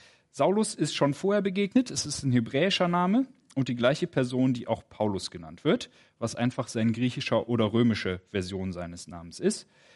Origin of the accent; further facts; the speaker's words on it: Wuppertal, North Rhine-Westphalia, Germany; born there; Ich bin 1989er Jahrgang im April geboren, also noch vor dem Mauerfall. Allerdings in Wuppertal in NRW